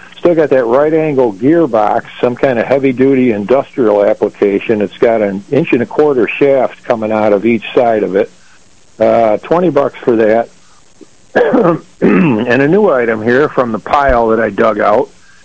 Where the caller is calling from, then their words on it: Wyoming Dale, New York, United States; I'm calling from the Wyoming Dale area.